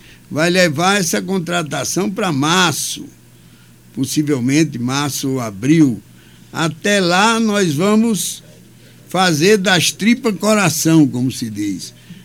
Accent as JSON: {"language": "Portuguese", "region": "Rio Grande do Norte", "country": "Brazil", "said": "tanto faz ser gaúcho do Rio Grande do Sul como nortista potiguar, como é o caso do meu estado, do Rio Grande do Norte."}